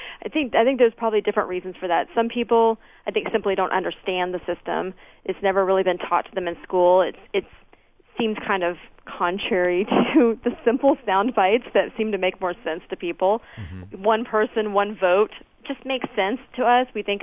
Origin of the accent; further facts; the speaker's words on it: Texas, United States; My home state is Texas.